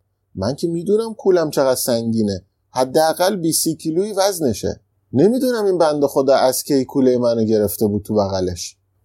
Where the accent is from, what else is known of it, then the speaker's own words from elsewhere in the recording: Iran; اینجا خیلی حال میکنن وقتی میفهمن ما از ایران اومدیم